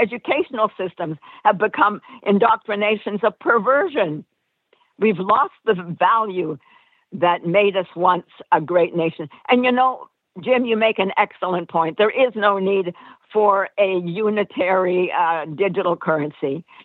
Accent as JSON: {"language": "English", "town": "Bethlehem", "region": "West Bank", "country": "Palestine", "tie": "born or raised there", "said": "the founders of Bethlehem, of my hometown"}